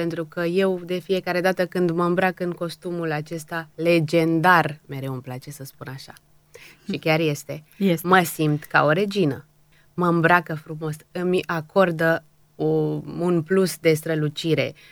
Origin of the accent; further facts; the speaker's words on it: Dobruja, Romania; eu mă mândresc cu faptul că sunt dobrogeancă jet-beget, adică n-am venit de nicăieri, nu sunt nici moldoveancă venit aici. Aici m-am născut, într-adevăr, din străbunicii mei tătari. Tatăl meu este persan și iată, eu sunt dobrogeancă.